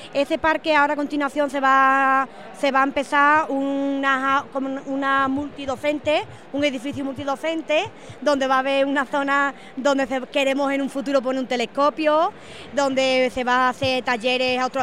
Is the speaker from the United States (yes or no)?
no; El Saucejo, Andalusia, Spain; Mi pueblo. Quiero que cuando veamos las estrellas y se nombre las estrellas, se venga el nombre del Saucejo.